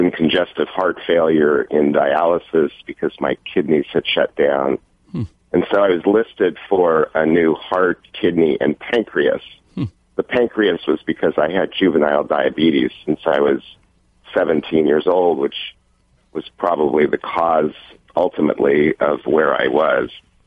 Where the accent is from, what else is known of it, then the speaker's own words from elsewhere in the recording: Los Angeles, California, United States; I actually grew up in West Los Angeles.